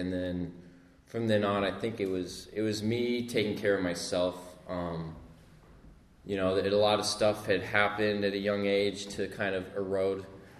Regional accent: Midwest, United States; born there; I was, you know, I was born in the Midwest.

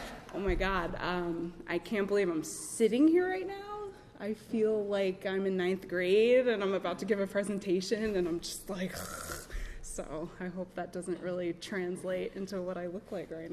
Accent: New York City, New York, United States; I grew up in a really nice home. I'm from the Bronx. I still live there, like, all the way uptown, the 1 train, Riverdale.

